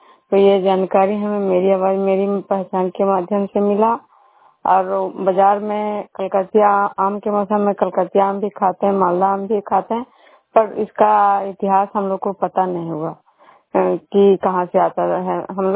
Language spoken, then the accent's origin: Hindi; Bishnupur, Bihar, India; मैं बिष्णुपुर ग्राम खजरा पंचायत नालंदा जिला नगर नौसा प्रखंड के निवासी हूँ।